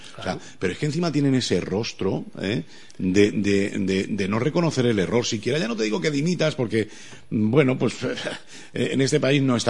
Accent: Spain; los españoles efectivamente le sacamos punta a todo

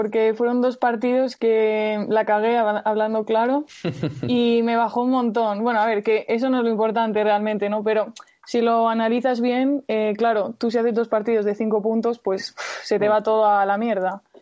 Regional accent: Spain; a mí como española eso no me gusta

